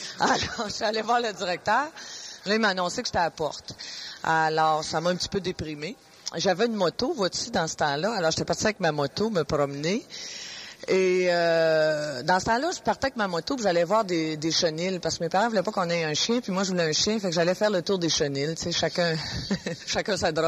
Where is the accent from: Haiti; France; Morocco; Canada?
Canada; Chicoutimi, Quebec; À 4 ans, je suis arrivée à Chicoutimi. Parce qu'en fait, je dis que je suis née à Chicoutimi, mais mon père m'a pondu dans le bas du fleuve. Mes parents m'ont pondu dans le bas du fleuve, puis ils ont ramené le nid après à Chicoutimi.